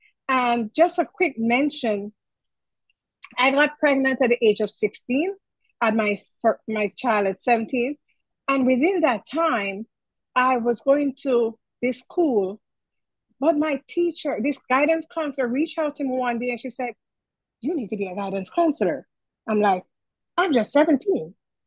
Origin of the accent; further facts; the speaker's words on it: Jamaica; And growing up in Jamaica, you know, I was on the last of three children.